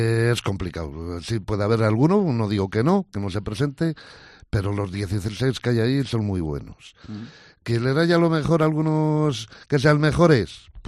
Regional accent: Valoria, Castile and León, Spain; en mi pueblo, en Valoria

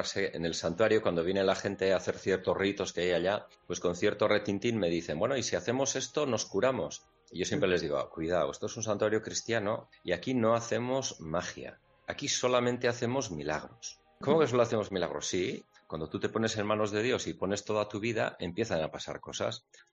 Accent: Navarre, Spain; Y como yo hablo euskera y soy de una zona manifiestamente, culturalmente muy vasca, en lo cultural, pues en Pamplona era otro bicho raro.

